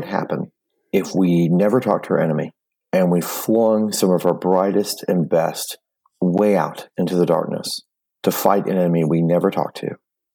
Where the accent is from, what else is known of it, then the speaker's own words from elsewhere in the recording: Oklahoma, United States; You know, and I grew up in Northern Oklahoma. And so, you know, no one had this.